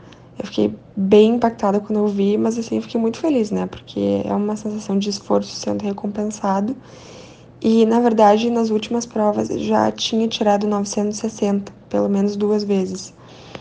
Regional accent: Maravilha, Santa Catarina, Brazil; eu comecei a minha trajetória como estudante aqui em Maravilha, Santa Catarina, onde os meus pais moram e onde eu nasci.

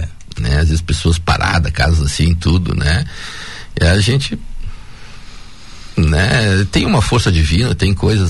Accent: Rio Grande do Sul, Brazil; Olha, cara, eu como gaúcho

